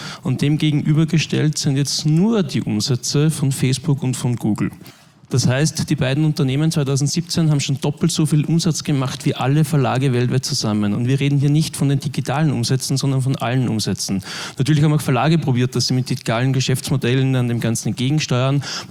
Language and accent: German; Linz, Upper Austria, Austria; also born or lived in Vienna; ich komme aus Linz, habe jahrzehntelang eigentlich auch in Wien gewohnt und so die Rückübersiedlung nach Linz war für mich ein bisschen so der Einstieg in die Medienbranche